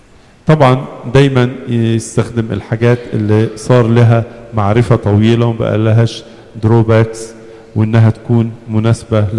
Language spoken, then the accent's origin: Arabic; Egypt; عندنا في مصر درجة الحرارة عالية